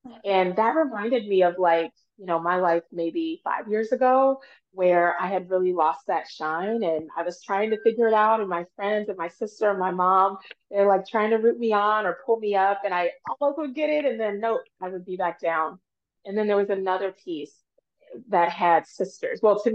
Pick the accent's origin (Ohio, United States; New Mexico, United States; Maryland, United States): Ohio, United States; Cincinnati; this kind of like looks at my childhood and growing up in Avondale in Cincinnati and how my dad raised me to be proud of who I am